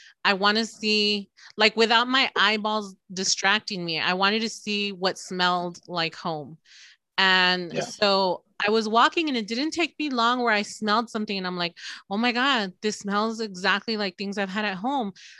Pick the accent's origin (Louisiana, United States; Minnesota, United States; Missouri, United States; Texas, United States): Texas, United States; So I'm from Texas. I'm a Texan.